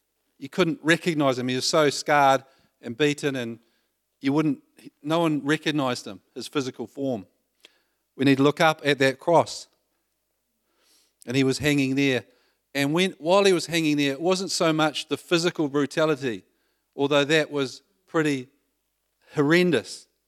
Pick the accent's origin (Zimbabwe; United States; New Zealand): New Zealand; Waikato; now in Holyhead, United Kingdom; we came from Coromandel Peninsula, like paradise, to live in central Holyhead.